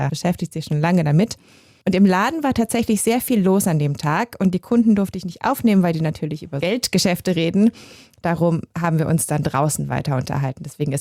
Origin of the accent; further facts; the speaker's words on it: Germany; ich komme ja aus Deutschland, wie man hört